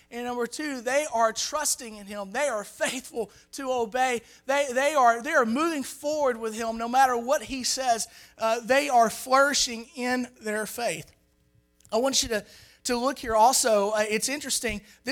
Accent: Arkansas, United States; I told you I grew up in Arkansas. I spent a little time in the woods.

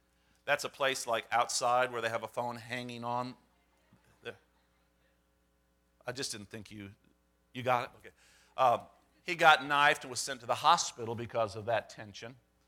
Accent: St. Louis, Missouri, United States; Only reason I knew about it was because I grew up in the St. Louis area and I had friends who lived in Ferguson

